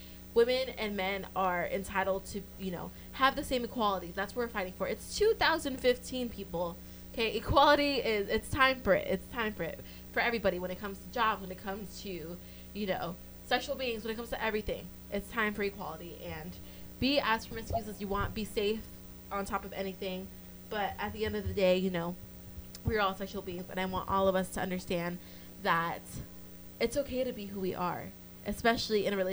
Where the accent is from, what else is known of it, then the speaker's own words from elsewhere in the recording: Los Angeles, California, United States; I'm from LA, I'm from SoCal, I know.